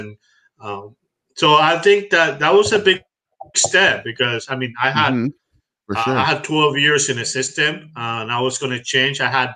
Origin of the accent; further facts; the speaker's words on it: Puerto Rico; English is a second language; also born or lived in Cuba; Well, I'm Cuban. I was born in Cuba, and I grew up in Puerto Rico. I really learned English when I was 18 years old.